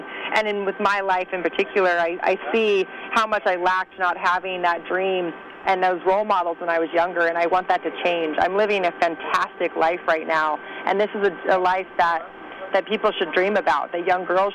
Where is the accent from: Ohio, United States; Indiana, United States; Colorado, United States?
Colorado, United States; Denver; I grew up in Denver, Colorado, and I didn't have very many people that told me no.